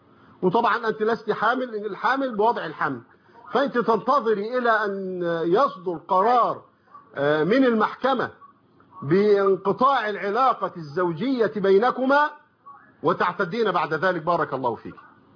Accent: Egypt; عندنا في مصر

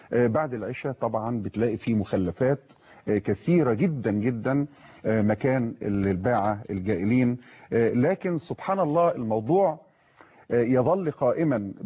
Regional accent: Egypt; احنا كمصريين

